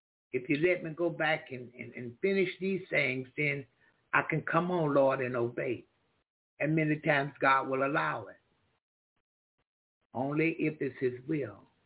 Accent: Florida, United States; born there; I was born in Florida.

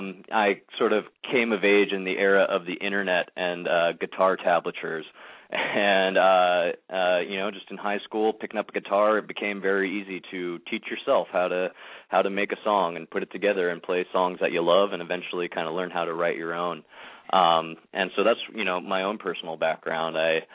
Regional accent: San Francisco, California, United States; also born or lived in Texas; I was born in Texas, and at a very young age moved to California, to San Francisco Bay Area. Grew up around there and ended up eventually going to college at a place called Chico State

